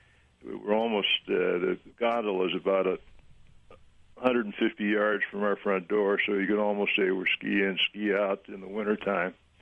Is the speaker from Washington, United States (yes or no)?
yes; Seattle, Washington, United States; born or raised there